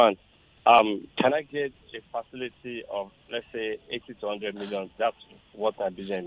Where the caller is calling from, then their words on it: Kenya; I'm calling from Kenya.